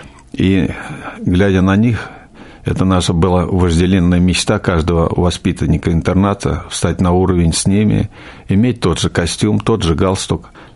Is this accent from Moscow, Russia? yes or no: yes; Moscow, Russia; Родился я в Москве в 44-м году.